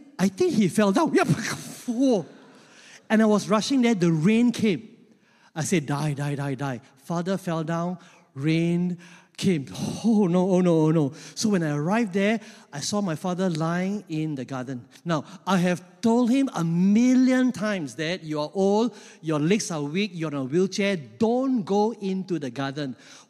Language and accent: English; Keluang, Johor, Malaysia; when I went back to my hometown, Keluang